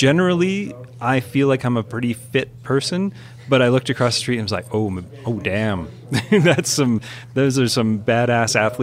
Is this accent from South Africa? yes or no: no; Canada; now in United States; Like in North America, like being a Canadian, being here in America, it sometimes.